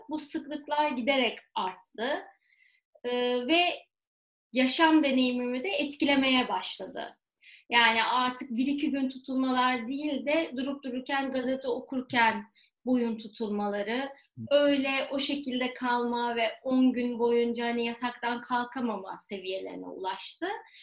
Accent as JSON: {"language": "Turkish", "region": "Istanbul", "country": "Turkey", "tie": "born or raised there", "said": "1983 İstanbul doğumluyum. 2018 yılına kadar da İstanbul'da yaşadım."}